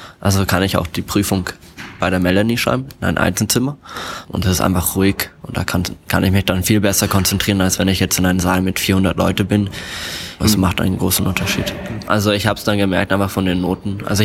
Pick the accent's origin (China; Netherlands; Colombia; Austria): China; Shanghai; also born or lived in Germany / Pakistan / Tianjin, China / Dubai, United Arab Emirates; Ich bin in Deutschland geboren, aber bin mein Leben lang rumgereist. Also gleich nach der Geburt war ich in Pakistan, dann war ich 4 Jahre in Tianjin. Dann sind wir umgezogen nach Shanghai, da habe ich 7 Jahre gewohnt